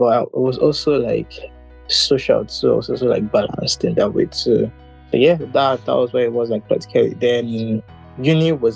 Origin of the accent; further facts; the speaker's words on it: Lagos, Nigeria; So born and bred in Lagos, went to private schools, boarding house obviously, but also I'm sure a lot of people would resonate with this. My dad is from Ekiti